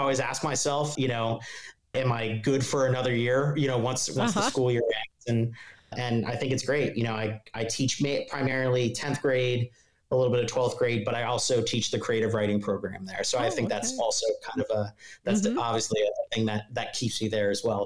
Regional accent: Bethlehem, Pennsylvania, United States; and I grew up in Bethlehem, Pennsylvania, which is about an hour north of Philly.

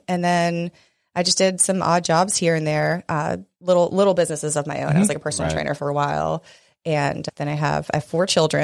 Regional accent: Pinehurst, North Carolina, United States; now in Wilmington, United States; I grew up in Pinehurst, North Carolina, if y'all know where that is.

